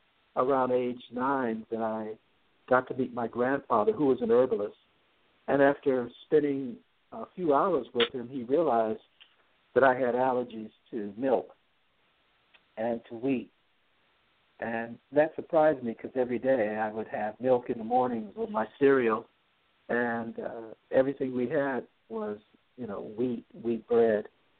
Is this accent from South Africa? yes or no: no; Compton, California, United States; Well, the biggest thing was I grew up in Southern California, in Compton, California, and I had asthma as a kid